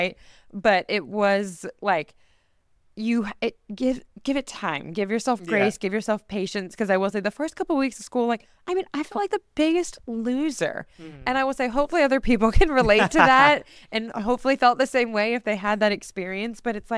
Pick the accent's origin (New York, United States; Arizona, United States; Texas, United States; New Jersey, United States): Texas, United States; Dallas; Texas is a very specific culture. I grew up in Dallas, where it's like what you would think